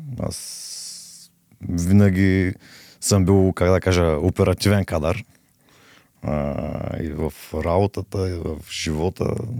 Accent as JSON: {"language": "Bulgarian", "town": "Shumen", "region": "Shumen Province", "country": "Bulgaria", "tie": "born there", "said": "роден съм в Шумен, работя в Шумен. Баща на две деца, щастливо женен."}